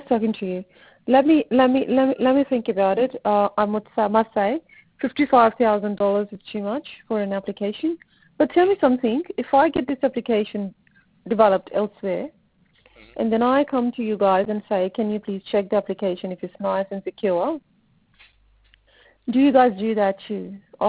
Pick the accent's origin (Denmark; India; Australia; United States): Australia; Oh no, I'm from Australia. I'm from Australia